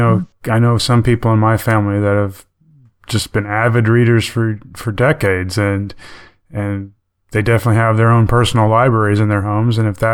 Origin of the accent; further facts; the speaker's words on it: Midwest, United States; live in San Diego County where I look forward to some rain.